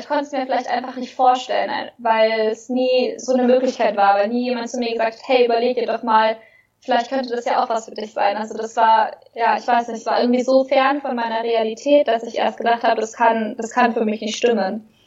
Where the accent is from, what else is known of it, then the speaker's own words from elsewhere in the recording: Bavaria, Germany; ich bin in Oberbayern groß geworden, in einem kleinen Dorf.